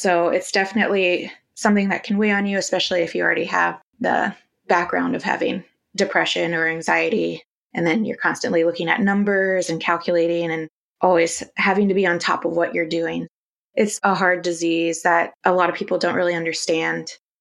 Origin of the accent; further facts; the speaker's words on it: Midwest, United States; So with that being said, I am from the Midwest. I have two older brothers. My parents are still married.